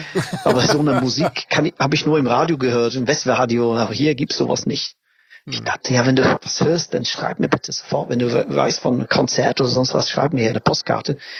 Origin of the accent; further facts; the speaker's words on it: England, United Kingdom; German is a second language; nein, ich komme aus England.